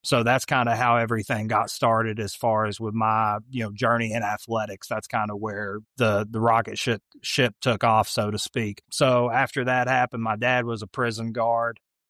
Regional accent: Tennessee, United States; I grew up right here in East Tennessee.

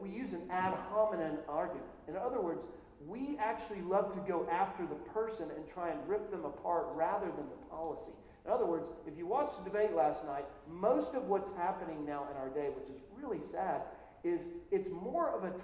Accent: Dallas, Texas, United States; I'm from Dallas originally, grew up there. So I'm a massive Cowboy fan.

